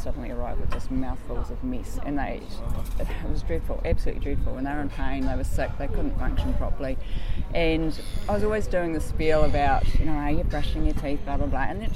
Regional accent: Nelson, New Zealand; moved away; also born or lived in Waikato; I'm a dentist and I grew up in Nelson, so I guess we've always had the sort of slight green ethos growing up in Nelson. Then I moved away up into the North Island

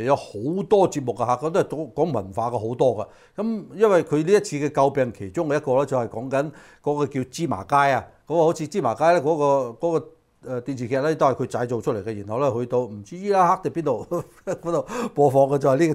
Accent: United States

